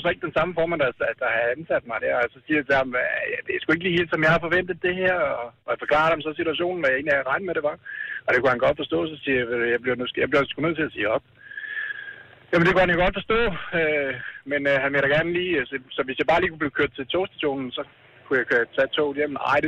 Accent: Nyborg, Region of Southern Denmark, Denmark; Jeg kommer fra Nyborg, jeg bor i Nyborg.

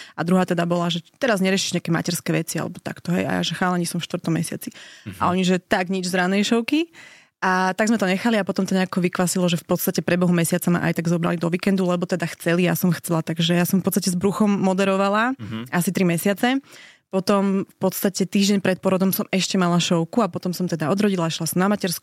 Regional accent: eastern Slovakia, Slovakia; Ja to pitie, aj keď som z východu, tak ja akože nepijem nejak extra.

